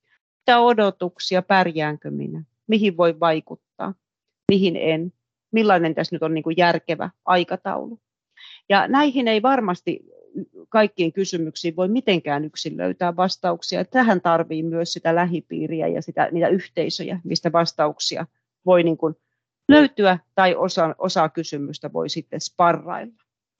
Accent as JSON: {"language": "Finnish", "town": "Kuusankoski", "region": "Kymenlaakso", "country": "Finland", "tie": "born or raised there", "said": "Mä oon itse Kuusankoskelta kotoisin tehdaspaikkakunnalta ja tuntuu, että se koko kaupunki kaatuu, kun ne tehtaat kaatuu."}